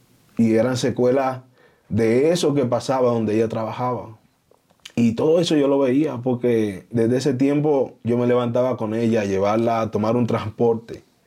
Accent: Jacagua, Santiago, Dominican Republic; yo soy de Jacagua, que es la comunidad donde yo vengo, en Santiago de los Caballeros, en República.

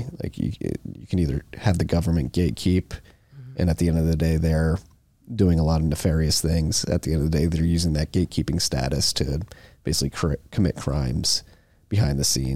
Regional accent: Philadelphia, Pennsylvania, United States; I grew up in Philadelphia

